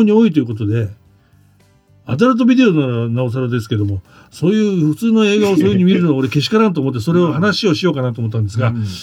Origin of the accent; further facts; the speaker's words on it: Shibuya, Tokyo, Japan; 一応俺は僕この人も渋谷区出身で